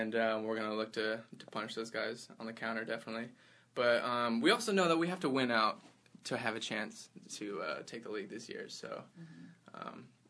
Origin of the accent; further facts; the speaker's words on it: Redmond, Washington, United States; we're all from the Redmond area, like all Redmond alums.